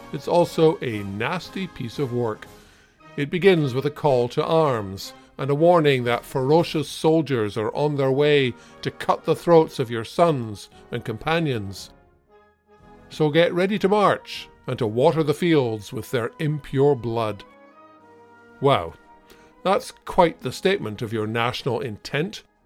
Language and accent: English; Scotland, United Kingdom; I'm Scottish, and I know Scotland is a country.